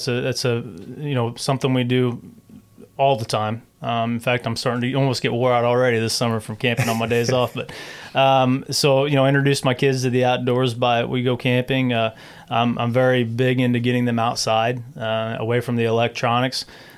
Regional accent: Illinois, United States; I grew up hunting and fishing, and I grew up on the Illinois River, actually right here in this community.

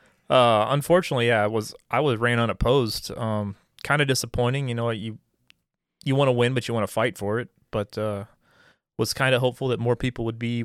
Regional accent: New Jersey, United States; Actually, I grew up in Jersey.

